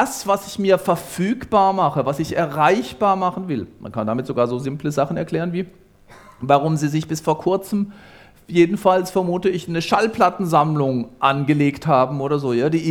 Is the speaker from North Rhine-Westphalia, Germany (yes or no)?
no; Grafenhausen, Baden-Württemberg, Germany; Aber man kann in dem Dorf, wo ich herkomme, in Grafenhausen, da kann man dann zum Schlüchtsee fahren, welches eben ein schöner Badesee ist.